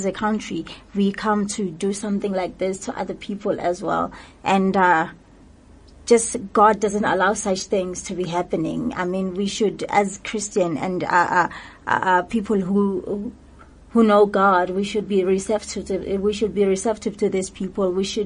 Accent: South Africa; me as a person, as South African

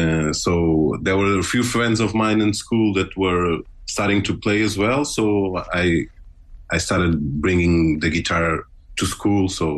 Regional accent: Lisbon, Portugal; I was born in Lisbon, Portugal. I am son of a Mozambican parent. And I grew up on the suburbs of Lisbon.

